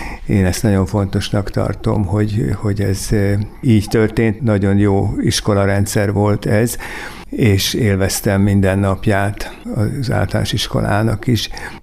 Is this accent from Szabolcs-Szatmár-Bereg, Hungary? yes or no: no; Kiskunfélegyháza, Bács-Kiskun, Hungary; born there; Kiskunfélegyházán születtem.